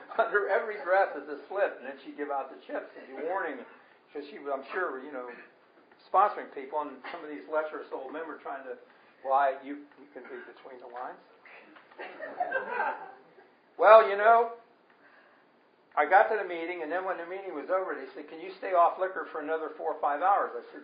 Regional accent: Cincinnati, Ohio, United States; My sponsor was from Boston, Pat Brady, and I was from Cincinnati, and every one of those people were good old Southern Rebel boys.

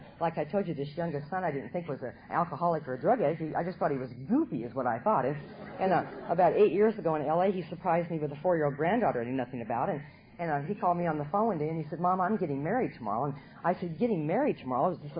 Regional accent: Nebraska, United States; when I was growing up in Nebraska, there just wasn't a hell of a lot of drugs on the street.

